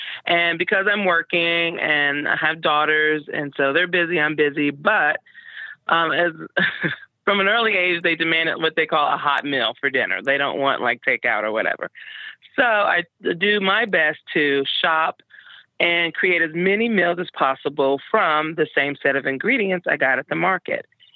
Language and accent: English; Mississippi, United States; Well, I grew up partially in the Mississippi Delta, so definitely Southern and lots of fresh produce and fresh eggs.